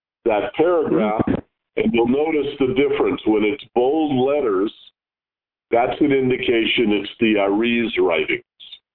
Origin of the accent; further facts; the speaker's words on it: Los Angeles, California, United States; I would answer from Los Angeles